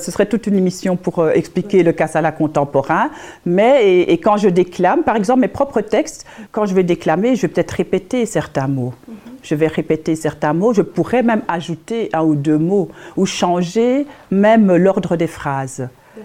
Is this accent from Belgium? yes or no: yes; Belgium; also born or lived in Kinshasa, DR Congo; Parce que Kinshasa, c'est ma ville natale, c'est mon pays. Je suis à Kinshasa, je suis chez moi. Et voilà, donc ça devait vraiment ressortir. Mais je suis en Belgique depuis que je suis toute petite.